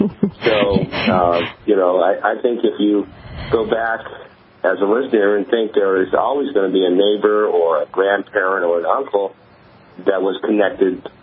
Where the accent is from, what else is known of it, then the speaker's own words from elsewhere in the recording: West Virginia, United States; And I grew up in West Virginia, and, you know, with a little bit of care, again, I remember always the fruit trees